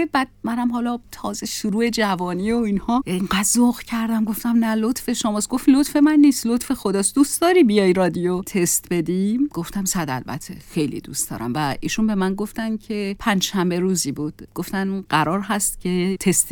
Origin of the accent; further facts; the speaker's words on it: Mashhad, Razavi Khorasan, Iran; بله بله، متولد مشهد هستم.